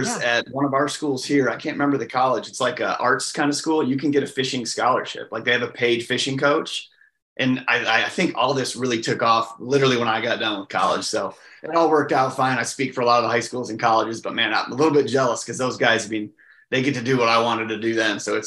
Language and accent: English; Holt, Michigan, United States; now in DeWitt, United States; I grew up here in Michigan, in Holt. Right now I live in just north there in DeWitt, but love it in Michigan.